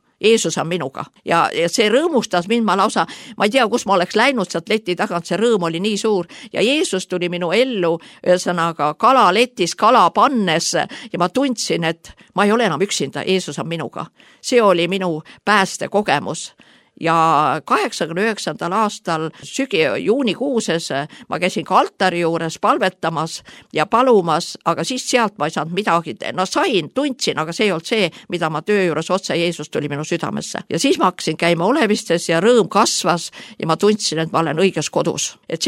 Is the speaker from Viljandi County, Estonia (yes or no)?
no; Kuusalu, Harju County, Estonia; olen Kuusalust pärit ja seal ma kuulsin Jumala sõna